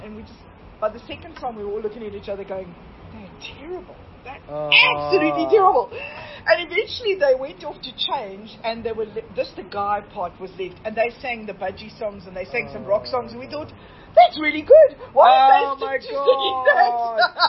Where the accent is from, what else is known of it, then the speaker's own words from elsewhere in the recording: South Africa; We always say, gee, sorry, we're South African.